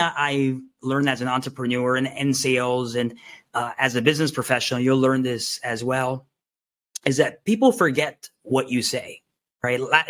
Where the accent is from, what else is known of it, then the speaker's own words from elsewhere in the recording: Miami, Florida, United States; So back when I was a young kid, I was growing up in Miami. I'm a first generation American, meaning that my mom is an immigrant.